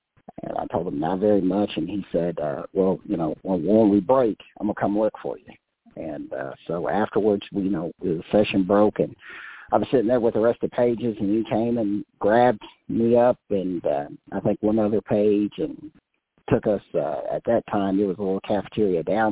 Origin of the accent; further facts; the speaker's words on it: Choctaw, Oklahoma, United States; And so I'm a kid from Choctaw, Oklahoma, you know.